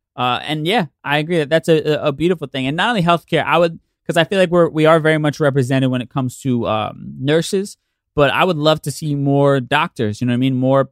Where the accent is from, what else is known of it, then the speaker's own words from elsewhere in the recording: Watts, California, United States; I grew up in Watts and seeing what he has been doing is fire.